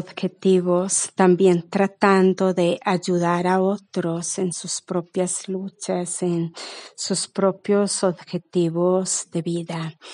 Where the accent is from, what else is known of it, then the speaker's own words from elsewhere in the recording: Urrao, Antioquia, Colombia; born there; Nací en Urrao, Antioquia. Este municipio es llamado el paraíso escondido por el río Penderisco que le circunda.